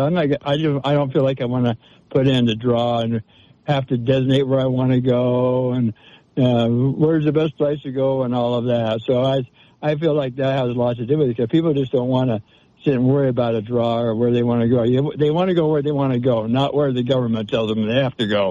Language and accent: English; Salt Lake City, Utah, United States; I grew up in the 50s and 60s. And I remember as I grew up in Salt Lake.